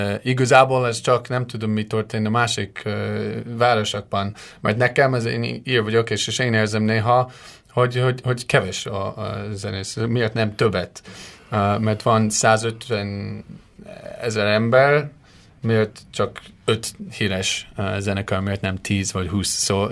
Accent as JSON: {"language": "Hungarian", "town": "Bray", "region": "Leinster", "country": "Ireland", "second_language": "Hungarian", "said": "A Déli Dublinból, szóval Bray, ez egy kisváros."}